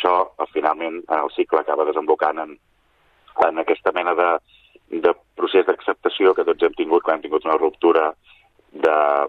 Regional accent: Sabadell, Catalonia, Spain; jo soc de Sabadell i llavors doncs he jugat a casa

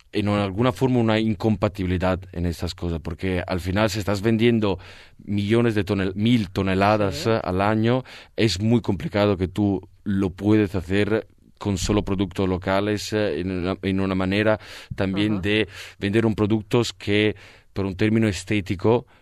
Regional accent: Italy; Spanish is a second language; soy italiano y lo digo así

